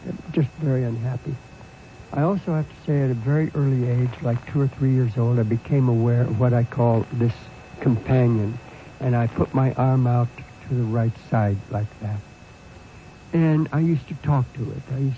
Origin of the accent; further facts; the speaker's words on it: Indiana, United States; I grew up in the Bible Belt in Indiana, and Hellfire and Brimstone Church. 8 preachers in my father's family